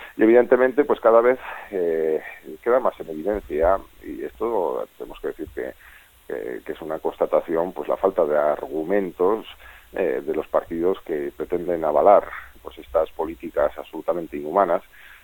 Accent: Tafalla, Navarre, Spain; en una gran parte de Navarra, también en mi pueblo, en Tafalla

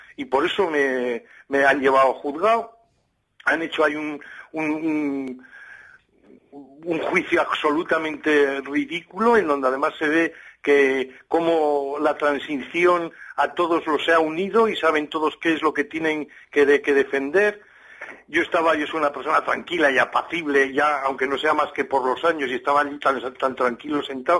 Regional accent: Navarre, Spain; que son en la Ribera de Navarra y en mi pueblo los herederos

